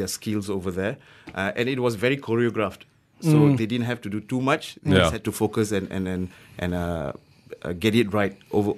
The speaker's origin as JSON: {"language": "English", "town": "Ujung Pasir", "region": "Malacca", "country": "Malaysia", "said": "Okay, I'm from Ujung Pasir."}